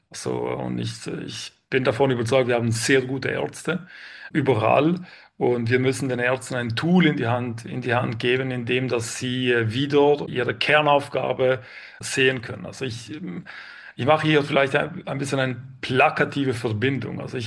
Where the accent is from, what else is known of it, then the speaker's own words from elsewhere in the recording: Switzerland; accent: Swiss; trotz meinem Schweizer Akzent und meiner Stimme.